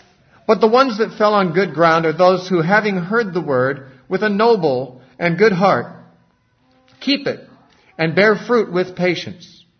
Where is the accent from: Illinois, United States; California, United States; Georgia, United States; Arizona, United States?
California, United States; I was raised in Southern California during a time of a great revival, which was called the Jesus Movement